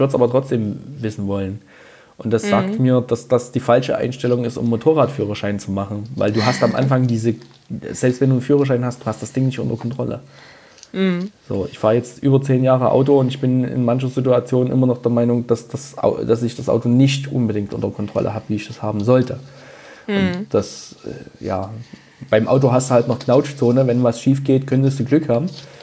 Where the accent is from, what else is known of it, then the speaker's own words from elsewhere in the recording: East Germany, Germany; ich hatte als Jugendlicher ein Moped gehabt. Das ist ja jeder Moped gefahren bei uns im Osten.